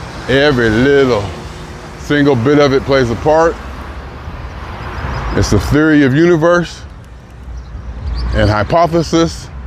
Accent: Los Angeles, California, United States; I said, I'm from Los Angeles.

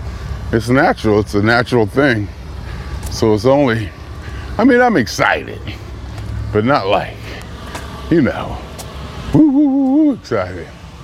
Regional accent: Youngstown, Ohio, United States; Hang out in Youngstown, saw people, ate good. Just, you know, my hometown.

